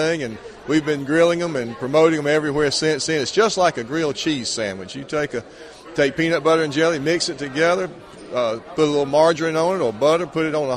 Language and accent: English; Quitman, Georgia, United States; I'm from Quitman, Georgia, and my family owns and operates a peanut buying point and peanut shelling operation, have since 1961.